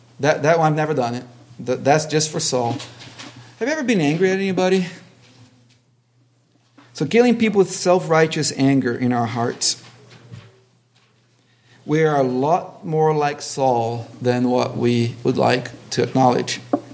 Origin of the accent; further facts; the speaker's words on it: Brazil; I've never talked to any kid that we watched Zorro growing up in Brazil a lot.